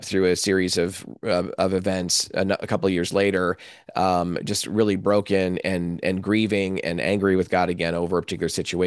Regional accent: New York, United States; brought me to a church in upstate New York in my hometown, pretty close to where I grew up.

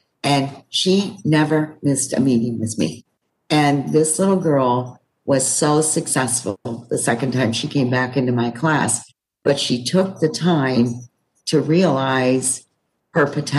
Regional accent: Quebec, Canada; They're my what they say in French, because I'm from Quebec

